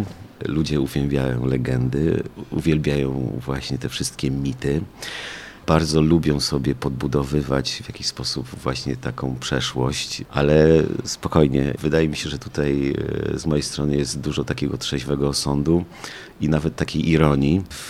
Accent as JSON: {"language": "Polish", "town": "Rytro", "region": "Lesser Poland", "country": "Poland", "tie": "born or raised there", "also_born_or_lived": "Nowy Sącz", "said": "Urodziłem się w Nowym Sączu, ale tam jest porodówka. Ale pochodzę z Rytra i w Rytrze mieszkałem i do Rytra wróciłem po studiach."}